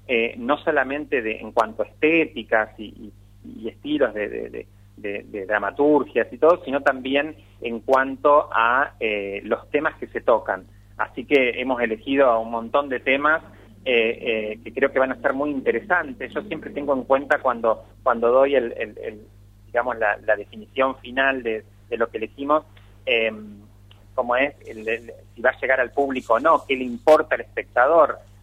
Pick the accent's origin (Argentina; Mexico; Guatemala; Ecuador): Argentina